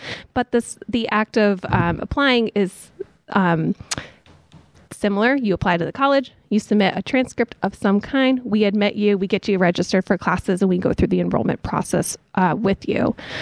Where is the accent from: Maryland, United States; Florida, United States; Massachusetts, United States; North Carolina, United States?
Massachusetts, United States; Dalton; I'm born and raised in Berkshire County.